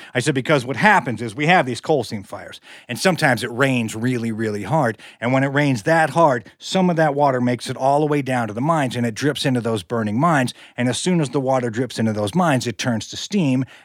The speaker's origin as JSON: {"language": "English", "region": "West Virginia", "country": "United States", "said": "So I said, \"I'm from West Virginia. Do you have any West Virginia waters?\""}